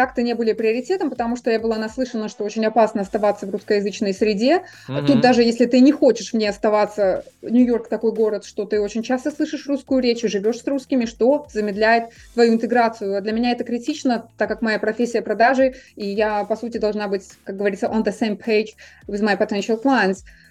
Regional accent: Belarus; я поняла, что белорусы обладают большим человеческим потенциалом, мы можем работать на международной арене.

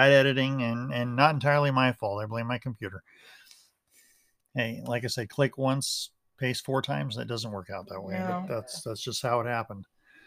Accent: Utah, United States; I've been in Utah during blizzard situations. I grew up in Utah for part of my childhood.

